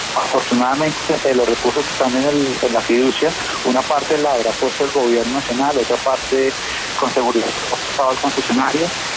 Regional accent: Villavicencio, Meta, Colombia; born there; Yo nací en Villavicencio.

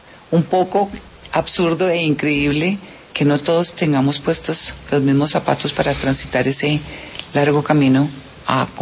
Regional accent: Colombia; ahora somos nosotros los colombianos, todos y cada uno, desde donde estemos

